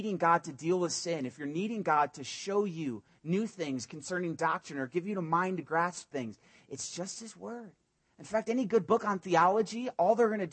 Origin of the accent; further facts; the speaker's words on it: East Coast, United States; also born or lived in Puerto Rico; now in Albuquerque, United States; I grew up in the East Coast. I lived in Puerto Rico as a missionary for many years. I was established there.